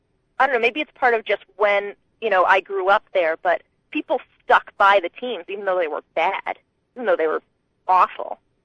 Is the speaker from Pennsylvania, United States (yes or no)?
no; Connecticut, United States; also born or lived in Boston; It's that I grew up in Connecticut, but I was born in Boston, and...